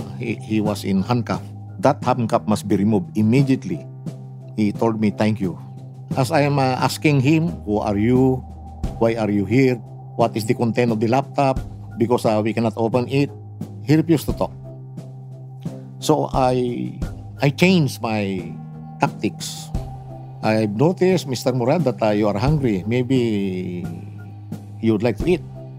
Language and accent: English; Bugallon, Pangasinan, Philippines; One of my classmates baptized me that name because it was taken from my hometown, named